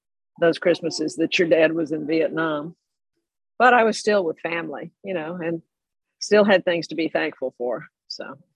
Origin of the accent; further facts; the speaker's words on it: Auburn, Alabama, United States; born there; I was born in Auburn, Alabama in 1944. The war was still going on.